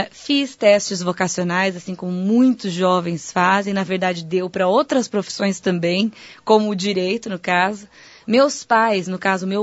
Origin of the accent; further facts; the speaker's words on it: Itapetininga, São Paulo, Brazil; eu sou do interior, eu sou de Itapetininga, uma cidade do interior aqui do estado de São Paulo, e eu fui a São Paulo para estudar, primeira vez morar